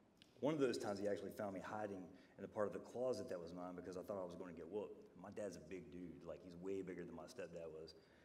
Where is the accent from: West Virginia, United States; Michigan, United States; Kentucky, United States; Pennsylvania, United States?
West Virginia, United States; Huntington; born there; also born or lived in Milton, United States; I was born in Huntington, West Virginia, and spent until age 4 in Milton, West Virginia.